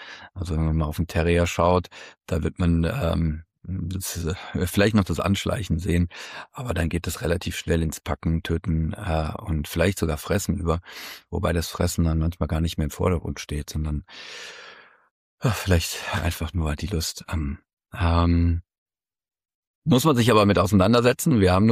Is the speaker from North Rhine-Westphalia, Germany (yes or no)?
yes; Cologne, North Rhine-Westphalia, Germany; Für mich als Kölner war es dann sehr überraschend.